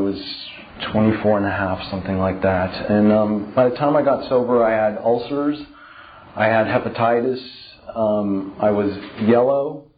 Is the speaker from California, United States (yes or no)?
yes; San Francisco, California, United States; I was born in San Francisco, right in the middle of the Haight-Ashbury. It was an accident that I grew up there.